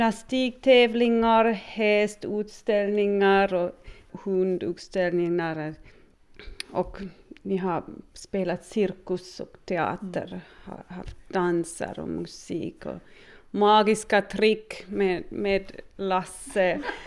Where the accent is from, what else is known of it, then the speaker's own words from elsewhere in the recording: Germany; first language Finnish; Swedish is a second language; mamma är från Rahe och min pappa är från Tyskland. Så jag växte upp i Tyskland, men min modersmål är finska. Jag har en tvillingssyster, så vi talade en tysk-finsk blandspråk.